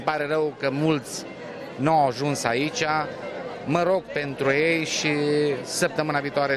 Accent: Baia Mare, Maramureș County, Romania; sunt din Baia Mare

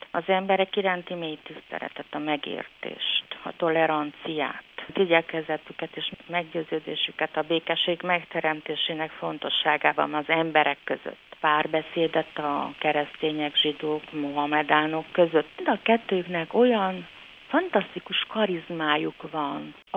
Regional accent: Miercurea Ciuc, Harghita, Romania; Én Csíkszeredában születtem, nagyon buzgó katolikus családból.

